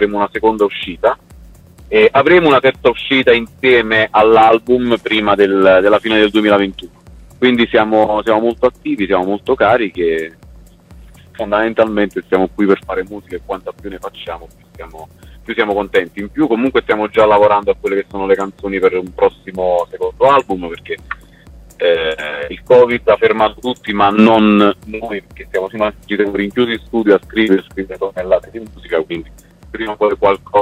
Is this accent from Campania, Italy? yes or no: no; Abruzzo, Italy; Noi siamo abruzzesi e saremo in giro per l'Abruzzo